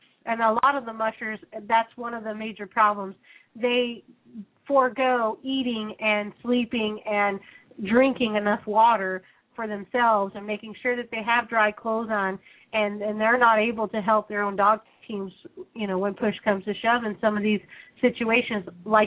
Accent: Colorado, United States; You know, and we're from Colorado, so it was quite taken aback by that.

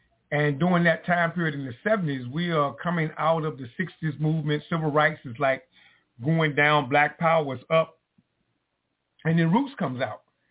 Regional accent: Wilmington, North Carolina, United States; also born or lived in Virginia; I'm from Wilmington, North Carolina, born in Virginia in Wilmington. I've been a North Carolinian most of my life.

